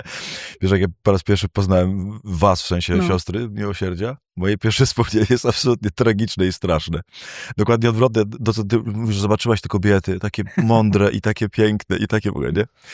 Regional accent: Myszków, Silesian Voivodeship, Poland; Z Myszkowa, z którego ja pochodzę, spod Częstochowy

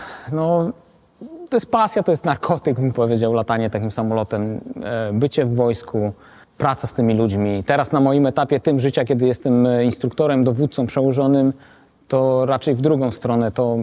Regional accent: Lublin Voivodeship, Poland; Ja pochodzę z miejscowości na Lubelszczyźnie, niedaleko Dęblina, w której zawsze latały samoloty.

